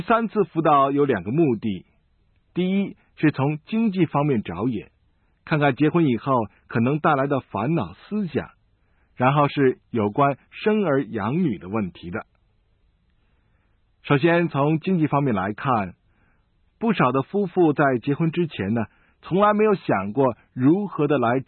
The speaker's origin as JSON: {"language": "Chinese", "country": "China", "said": "我们中国人有一句话说啊"}